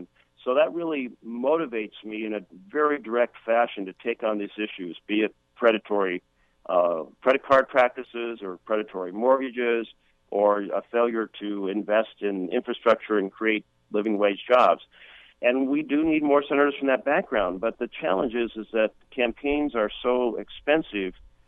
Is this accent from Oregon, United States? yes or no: yes; Roseburg, Oregon, United States; also born or lived in Myrtle Creek; My dad was a millwright. I was born in Myrtle Creek. Mill shut down. We moved to Roseburg, and then his jobs changed to Multnomah County.